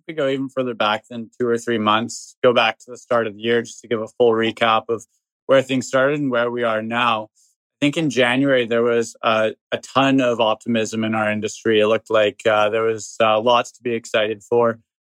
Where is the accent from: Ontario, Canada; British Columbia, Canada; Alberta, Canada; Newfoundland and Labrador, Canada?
British Columbia, Canada; Vancouver; So I was born and raised in Vancouver and born into a real estate family, I guess.